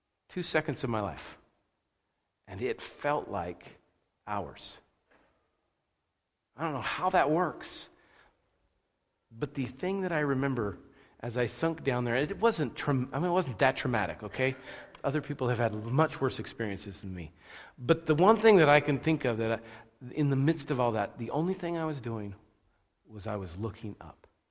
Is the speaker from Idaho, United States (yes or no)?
yes; Moscow, Idaho, United States; I grew up in Moscow